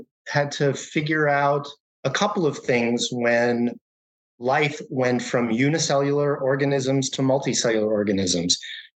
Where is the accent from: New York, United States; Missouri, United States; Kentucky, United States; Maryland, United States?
New York, United States; New York City; So I grew up in New York City, and it's not the first place you think of when you think of, you know, the animal world and nature.